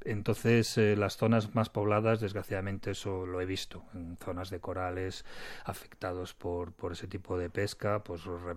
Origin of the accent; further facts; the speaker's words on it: Galicia, Spain; Yo que soy gallego y estoy acostumbrado a comer buen pescado y marisco